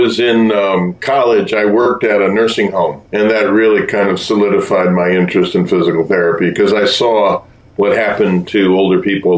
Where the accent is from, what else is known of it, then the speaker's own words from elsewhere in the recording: East Amherst, New York, United States; born there; Yeah, I was born outside of Buffalo, New York, in the town of East Amherst.